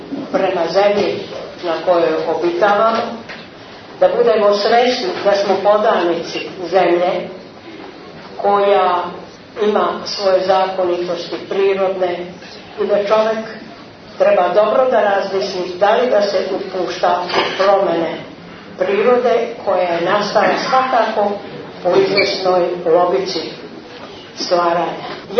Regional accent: Belgrade, Serbia; Ja sam Beograđanka, poreklom je odavde iz Hercegovine

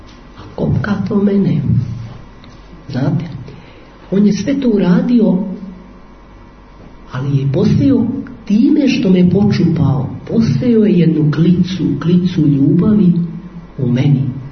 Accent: Kotraža, Šumadija and Western Serbia, Serbia; ja sam tamo iz Rgačevskog kraja, od Guče, selo Kotraža, pa tu blizu je jezero

